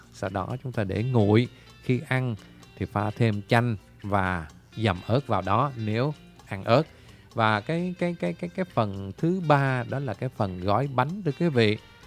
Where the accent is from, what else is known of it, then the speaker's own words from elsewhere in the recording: Hue, Thừa Thiên Huế, Vietnam; now in United States; Mình người Huế chắc chắn là cái món này là món ruột truyền thống.